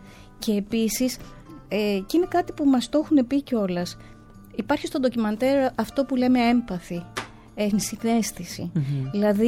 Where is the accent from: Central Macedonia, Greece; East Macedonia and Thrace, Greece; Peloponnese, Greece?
Peloponnese, Greece; γιατί μεγαλώνοντας έχω ζήσει στην Αρκαδία, στα βουνά, που βλέπω τη θάλασσα.